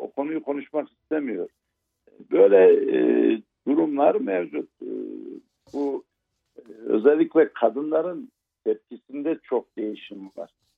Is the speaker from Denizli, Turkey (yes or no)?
no; Erzurum, Turkey; ben memleketimde sormuyorum ki gideyim Erzurum'da sorayım.